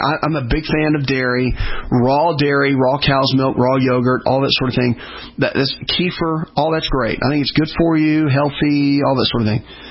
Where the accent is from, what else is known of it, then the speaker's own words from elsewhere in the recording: the South, United States; And I'm from the South, and in the top five worst, fattest, unfit states are in the Southeast.